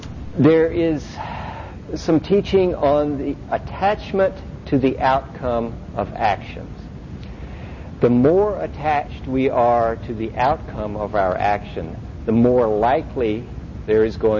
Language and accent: English; California, United States; Not because I come from California. That doesn't give me any authority at all.